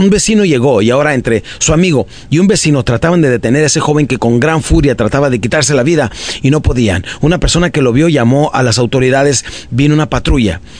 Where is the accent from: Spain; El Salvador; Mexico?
Mexico; Ciudad Juárez, Chihuahua; yo crecí en Ciudad Juárez, Chihuahua, nací en un pueblito de Chihuahua que se llama Parral, Chihuahua, y crecí de los 7 años en adelante. Cuando mi padre nos abandonó, mi madre se cambió a Ciudad Juárez y de ahí empezamos a vivir.